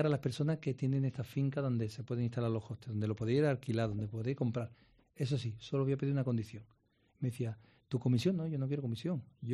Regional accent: Cádiz, Andalusia, Spain; moved away; Y como buen gaditano que soy, marino mercante, soy muy

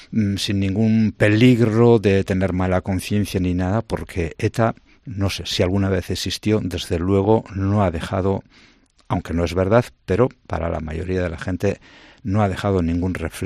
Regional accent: Andoain, Basque Country, Spain; Yo soy de Andoain

